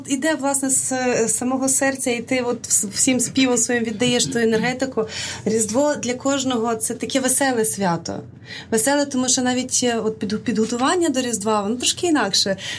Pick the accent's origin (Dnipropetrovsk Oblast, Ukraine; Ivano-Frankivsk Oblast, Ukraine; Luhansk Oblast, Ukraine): Ivano-Frankivsk Oblast, Ukraine; Ivano-Frankivsk; now in Kyiv, Ukraine; тому що я з Івано-Франківська.